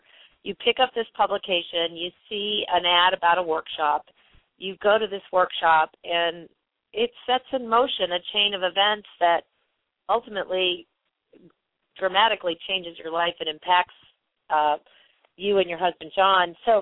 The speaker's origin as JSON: {"language": "English", "region": "New England", "country": "United States", "tie": "born or raised there", "lives_now": "Colorado, United States", "said": "I mean, I grew up in New England and spent a lot of time in D.C. and sort of lived a very rat race life. And when I moved to Colorado and started exploring the West"}